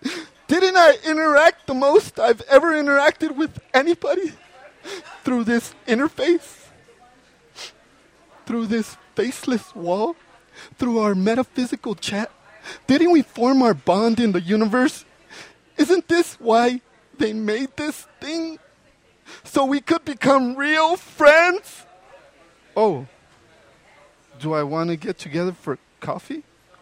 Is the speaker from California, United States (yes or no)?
yes; Los Angeles, California, United States; I'm from East Los Angeles, which sometimes gets referred to as Little Mexico.